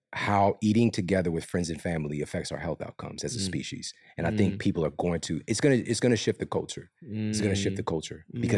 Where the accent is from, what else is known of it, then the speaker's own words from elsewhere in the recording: St. Louis, Missouri, United States; And yes, we're from St. Louis, man.